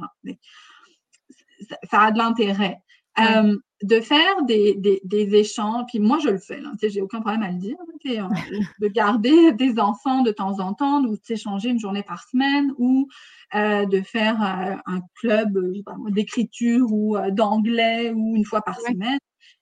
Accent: France; now in Canada; Moi, par exemple, je suis française, là, on s'entend que mon anglais, je comprends bien, mais il n'est pas super beau.

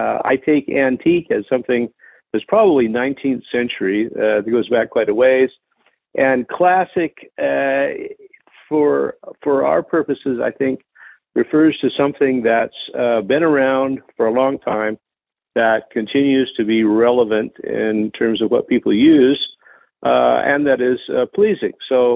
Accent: Portland, Oregon, United States; Well, my father was a keen fly fisherman. I grew up in Portland, Oregon, and we fished a lot.

